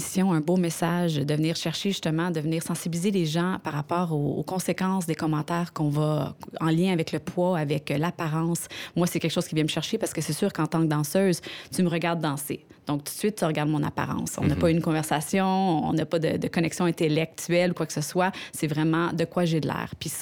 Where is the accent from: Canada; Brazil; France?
Canada; Montreal, Quebec; Ben, je suis montréalaise, je suis danseuse professionnelle